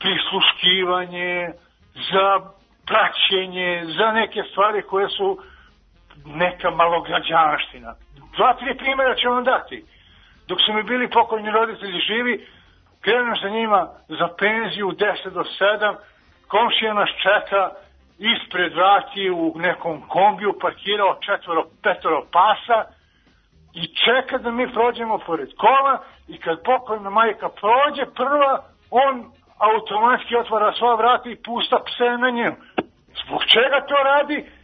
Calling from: Kosovo; moved away; Ja sam sa Kosova i mi smo dole imali običaj kad se rodi dete da ima, da mu ostane u amanet, da sačuva svoj dom, da sačuva ono što je dole, istoriju srpsku. Ovdje sam došao u Obrenovcu

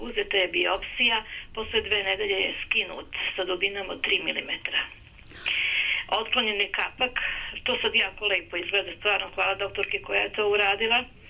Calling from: Novi Sad, Vojvodina, Serbia; Ja sam slušateljka iz Novog Sada.

